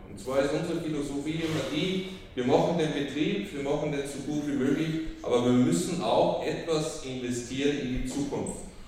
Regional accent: Austria; now in Germany; Als Österreicher, der in Bayern lebt und Baden-Württemberg besucht, ist das sicher eine Herausforderung genug.

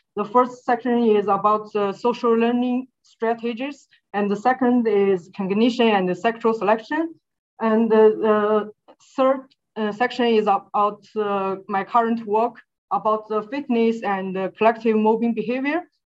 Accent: China; English is a second language; I'm from China.

